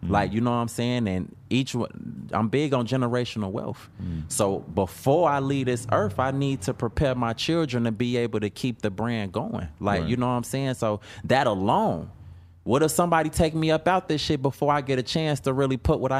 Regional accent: Chicago, Illinois, United States; but forget I'm from Chicago for real. Motherfuckers don't play like that from Chicago.

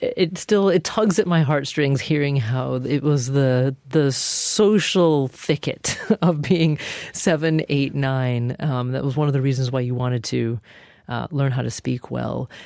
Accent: United States; born there; first language English; Now, I was born in the United States. Obviously, my parents immigrated here a couple of years before I was born. So English and specifically American English is my native tongue.

